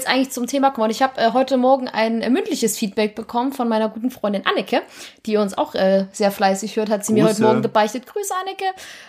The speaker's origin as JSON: {"language": "German", "region": "East Germany", "country": "Germany", "said": "ich komme auch aus dem Osten"}